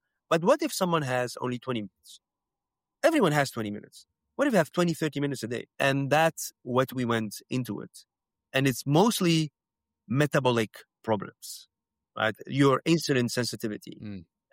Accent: Amsterdam, North Holland, Netherlands; English is a second language; I grew up in Amsterdam in Netherlands. So we are Dutch people.

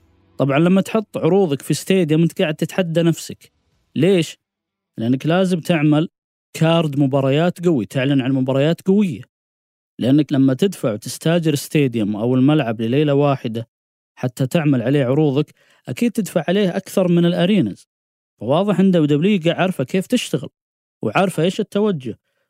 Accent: Saudi Arabia; في نقطة بالإيرادات تهمنا يعني كثير حنا كسعوديين

